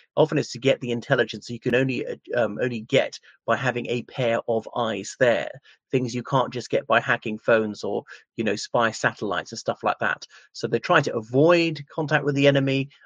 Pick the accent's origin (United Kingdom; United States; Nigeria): United Kingdom; And just because I'm British, I'm not automatically saying that they're better than the other ones.